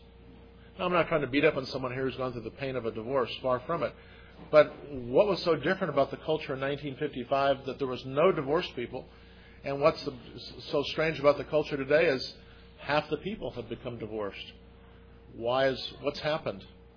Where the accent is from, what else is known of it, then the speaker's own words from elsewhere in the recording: Atlanta, Georgia, United States; also born or lived in Chicago; I can remember growing up, we moved to Atlanta from Chicago in 1955. And in our neighborhood on what is now the North Side, then it was the last subdivision carved out of the woods